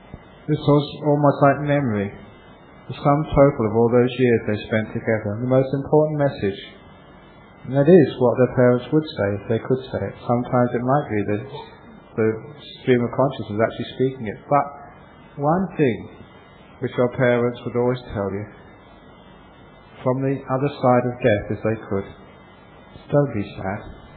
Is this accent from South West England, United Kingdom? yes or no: no; London, United Kingdom; I was brought up in London. It was the time of the 60s.